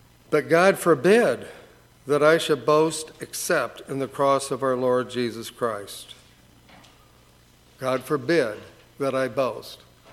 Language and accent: English; Michigan, United States; Now, I grew up in Michigan and in a town up there, and there was only one Baptist church in town